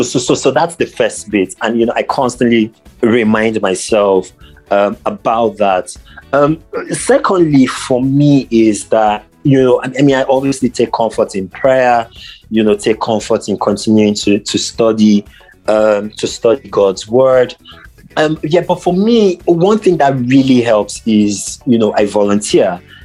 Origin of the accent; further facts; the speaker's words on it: Lagos, Nigeria; so I grew up in Lagos, right, largely.